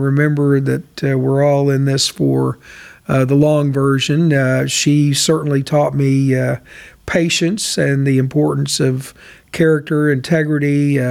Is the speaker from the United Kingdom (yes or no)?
no; Oklahoma City, Oklahoma, United States; born there; I was born in Oklahoma City, Oklahoma.